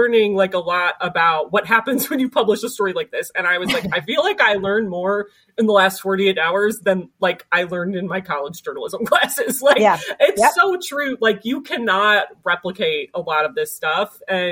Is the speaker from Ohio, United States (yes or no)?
yes; Cleveland, Ohio, United States; because I'm from Cleveland.